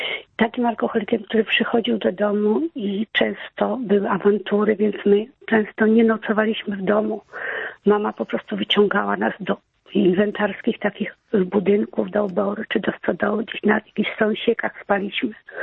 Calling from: Warsaw, Masovian Voivodeship, Poland; z Warszawy.

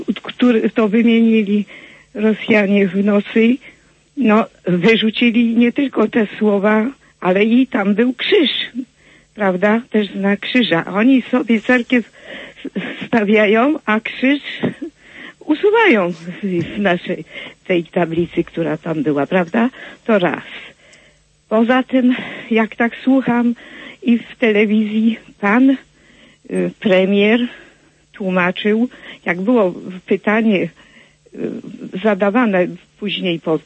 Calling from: Kraków, Lesser Poland, Poland; Jestem z Krakowa, co nie?

